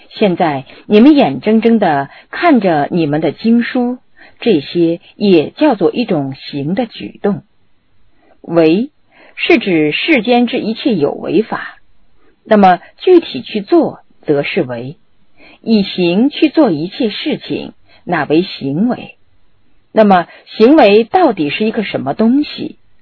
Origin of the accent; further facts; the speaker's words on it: Sichuan, China; 用我们四川人的话来说，就叫于家因家